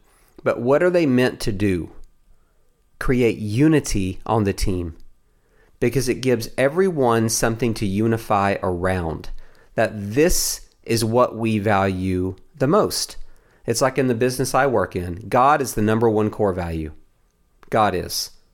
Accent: the South, United States; I'm from the South, so that's how we do things.

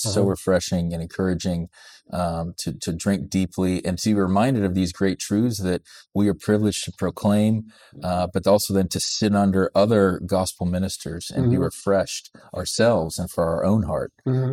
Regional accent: Akron, Ohio, United States; now in Mississippi, United States; I'm just like LeBron James. I'm a kid from Akron, Ohio.

